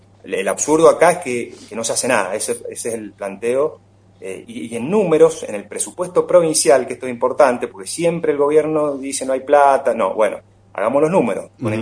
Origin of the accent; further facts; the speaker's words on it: Mendoza, Argentina; la forma en la cual nosotros como mendocinos podemos contribuir a frenar la inflación